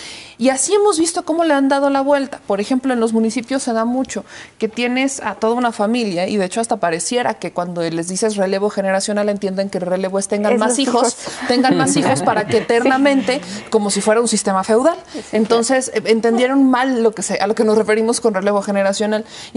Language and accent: Spanish; Puebla, Mexico; Yo soy de Puebla y en Puebla ocurrió uno de los casos, creo yo, más emblemáticos